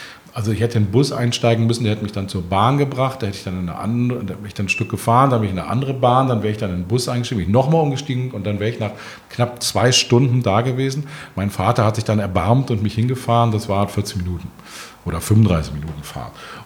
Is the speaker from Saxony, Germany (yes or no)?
no; Bonn, North Rhine-Westphalia, Germany; born or raised there